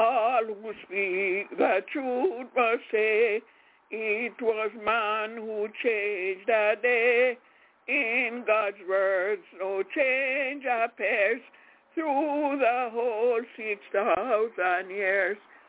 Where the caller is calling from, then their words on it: Albany, New York, United States; I'm calling from Albany, New York.